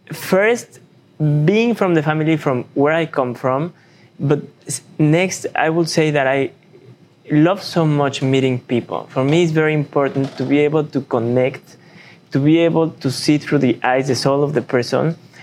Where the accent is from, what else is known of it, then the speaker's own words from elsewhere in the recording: Morelia, Michoacán, Mexico; I'm from Morelia, the capital of the world, or the center of the universe.